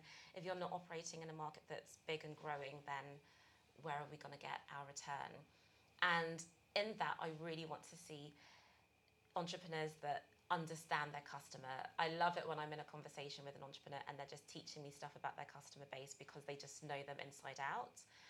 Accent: United Kingdom; my background is I'm Nigerian, but as my accent gives away, I was born and bred in the UK.

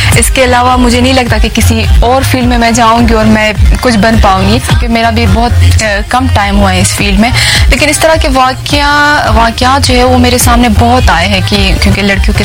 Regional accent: Lower Dir, Khyber Pakhtunkhwa, Pakistan; اور میرا تعلق بیسیکلی لوور دیر سے ہے

